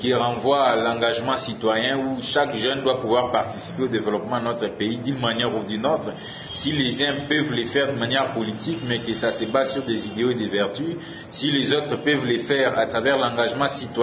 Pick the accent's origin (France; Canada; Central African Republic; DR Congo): DR Congo; lorsque nous naissons en tant que Congolais, c'est qu'il sous-entend que naturellement et divinement, la RDC c'est notre nation